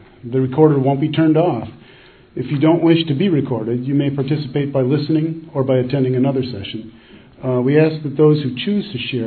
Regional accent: Asheville, North Carolina, United States; We're all from Asheville, North Carolina.

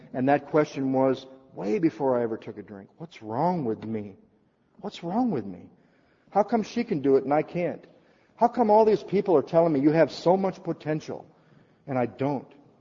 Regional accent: Battle Creek, Michigan, United States; I grew up in Battle Creek, Michigan. By the time I was 12 years old, Battle Creek was a little small for me

